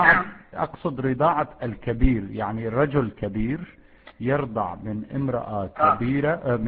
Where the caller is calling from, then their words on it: Syria; أنا أتصل من الخارج فضيلة الشيخ. أنا أتصل من سوريا.